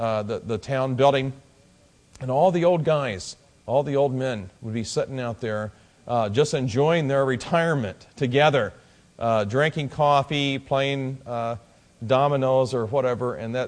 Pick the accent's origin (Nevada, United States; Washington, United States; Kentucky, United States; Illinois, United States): Illinois, United States; But my heritage is in the Arkansas Ozarks. And though I grew up in Illinois, my parents were from the Ozarks, and we would go down every year to see our grandparents.